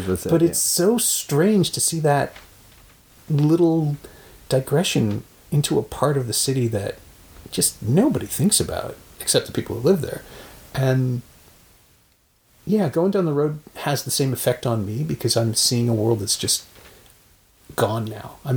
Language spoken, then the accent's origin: English; Toronto, Ontario, Canada; I grew up in Downsview, and I always thought it was around there somewhere.